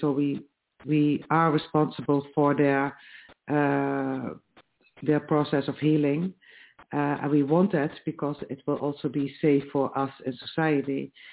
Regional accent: Netherlands; English is a second language; I am from the Netherlands.

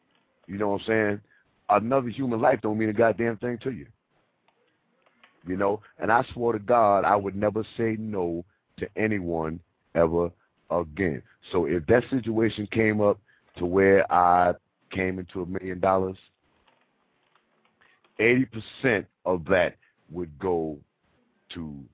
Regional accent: Brooklyn, New York, United States; also born or lived in Paterson, New Jersey; I'm from the East Coast. I was born in Paterson, New Jersey, and I was raised in Brooklyn.

